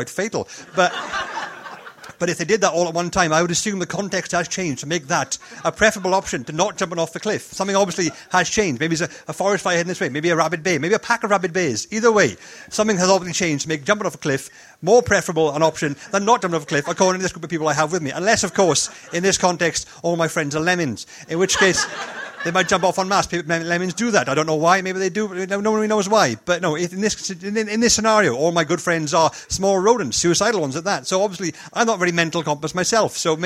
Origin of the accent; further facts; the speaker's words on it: Wales, United Kingdom; accent: Welsh; I've managed to smooth the edges off my strong Welsh accent over time